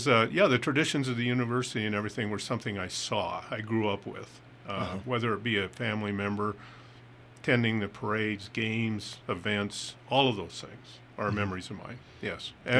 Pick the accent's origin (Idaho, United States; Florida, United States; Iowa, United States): Idaho, United States; Pocatello; I grew up around Idaho State. I was a one of the kids running around at the Spud Bowl when they shouldn't have been, and football games.